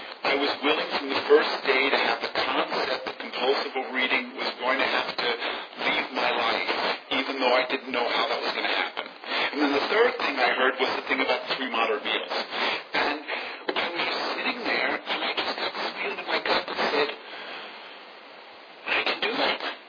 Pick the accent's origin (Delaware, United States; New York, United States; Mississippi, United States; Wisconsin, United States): New York, United States; Queens; Now, mind you, I grew up in Queens, New York, where in the early 70s, OA was there.